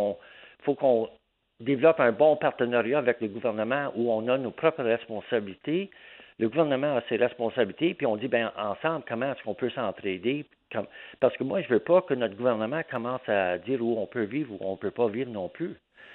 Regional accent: Gatineau, Quebec, Canada; moi, je viens de Gatineau, d'Elmer. Alors, je suis né là

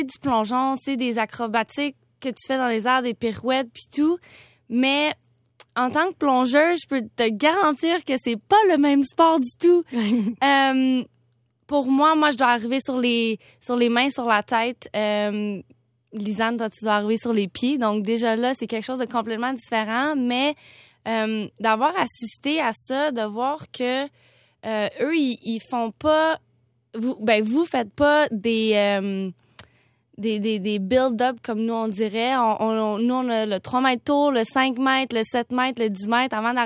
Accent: Montreal, Quebec, Canada; Moi, mes parents, ils sont nés ici. Donc, moi, j'ai grandi ici au Canada.

